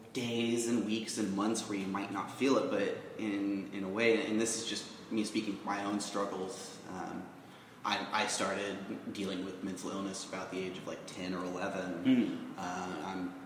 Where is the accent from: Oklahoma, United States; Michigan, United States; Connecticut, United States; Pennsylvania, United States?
Oklahoma, United States; Norman; my own time at the age of about 19 or 20 growing up in Norman, Oklahoma.